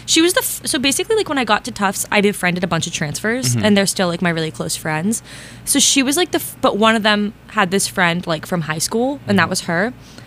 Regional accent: Boston, Massachusetts, United States

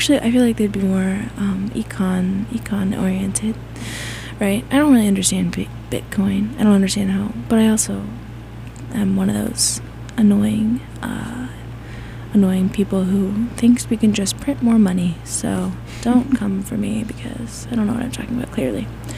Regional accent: the South, United States; I'm from the South. I didn't know frisbee was a real sport till I got here.

